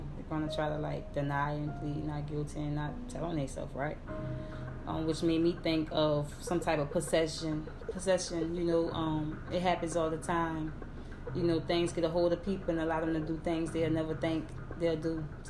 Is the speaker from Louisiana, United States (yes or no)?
yes; New Orleans, Louisiana, United States; I'm from New Orleans, from the west side of New Orleans, and I've been through Katrina, Hurricane Katrina, and devastating.